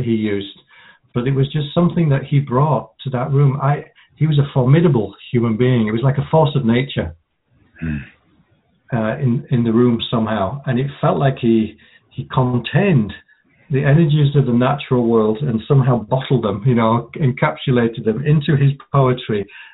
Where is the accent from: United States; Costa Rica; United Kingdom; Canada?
United Kingdom; Yorkshire and the Humber; I grew up in Yorkshire